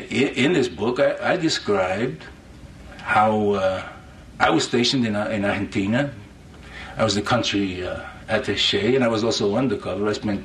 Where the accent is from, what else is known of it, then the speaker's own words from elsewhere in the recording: New York City, New York, United States; I grew up in the South Bronx. I saw drugs all around me.